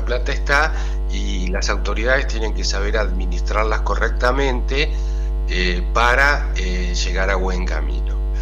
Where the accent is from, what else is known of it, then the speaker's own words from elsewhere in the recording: Tigre, Buenos Aires Province, Argentina; now in Santo Tomé, Argentina; Santo Tomé Corrientes porque viví acá muchísimos años y tengo mi corazón puesto acá, pero yo soy de Tigre, o sea, conurbano norte